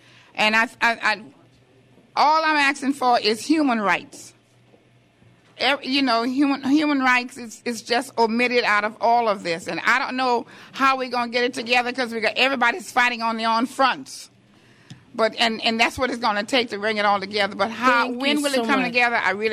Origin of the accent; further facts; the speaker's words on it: New Orleans, Louisiana, United States; now in Houston, United States; I'm from New Orleans, but my family is dislocated here in Houston, Texas.